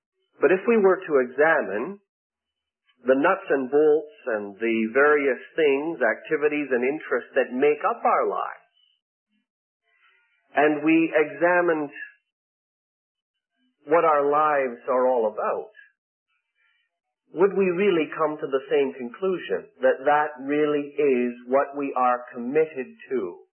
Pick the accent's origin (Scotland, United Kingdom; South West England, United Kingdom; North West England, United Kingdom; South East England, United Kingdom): Scotland, United Kingdom; and being a Scotsman, that seems to be almost worth the trip to Dallas to get a free pad of paper and a free pen